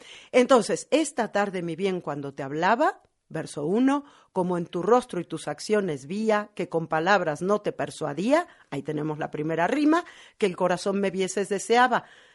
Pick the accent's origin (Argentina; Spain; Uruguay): Argentina; born there; yo nací en la Argentina y mi madre me cantaba en argentino